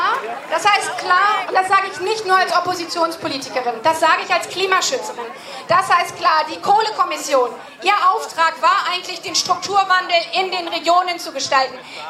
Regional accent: Brandenburg, Germany; ich komme aus Brandenburg, in der Lausitz.

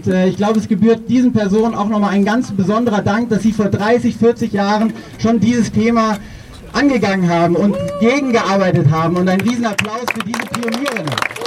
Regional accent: Holzweiler, North Rhine-Westphalia, Germany; Holzweiler, mein Heimatort

